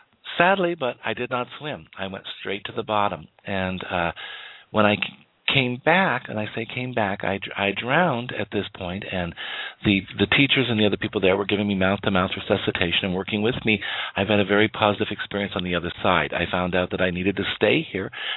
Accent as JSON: {"language": "English", "region": "Wyoming", "country": "United States", "tie": "born or raised there", "said": "At the age of 8, I was going to school, working with individuals there in my hometown of Wyoming."}